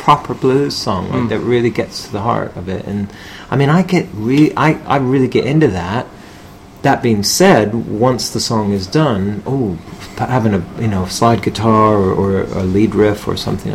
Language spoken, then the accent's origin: English; Statesboro, Georgia, United States; I'm thinking of writing one because I come from Georgia.